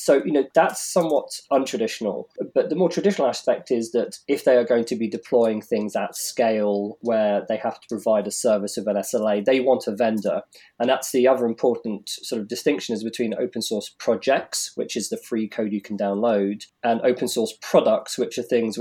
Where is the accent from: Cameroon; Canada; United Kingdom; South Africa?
United Kingdom; moved away as an adult; now in United States; So like you, I'm a Brit, but based over here in the Bay Area. I moved here a few years ago